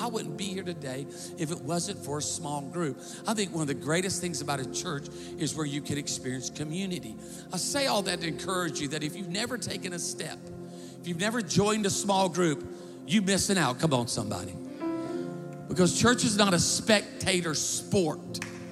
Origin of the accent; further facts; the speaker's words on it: Myrtle Beach, South Carolina, United States; also born or lived in Baton Rouge; now in Birmingham, United States; I was raised in Myrtle Beach, but I pastored a church for 20 years in Baton Rouge, Louisiana.